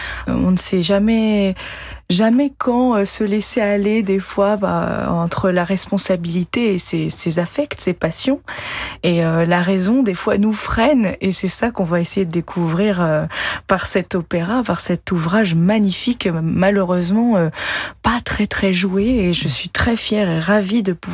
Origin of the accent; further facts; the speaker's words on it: French Polynesia; Moi, je suis originaire de Polynésie.